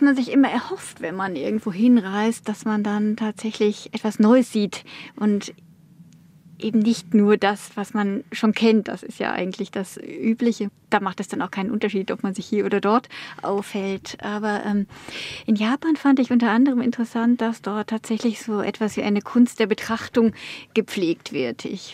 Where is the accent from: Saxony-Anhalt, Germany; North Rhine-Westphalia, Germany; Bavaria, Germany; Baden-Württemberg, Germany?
North Rhine-Westphalia, Germany; Und ich bin im Süden aufgewachsen, direkt an der Ruhr, wo man dann einerseits schnell in der Innenstadt ist, aber andererseits auch schnell draußen in ländlichen Gebieten. Also ich bin in einer sehr schönen Umgebung im Ruhrgebiet aufgewachsen.